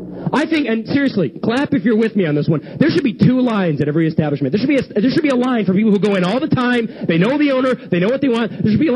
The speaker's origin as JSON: {"language": "English", "country": "United Kingdom", "said": "I'm British, which is cool."}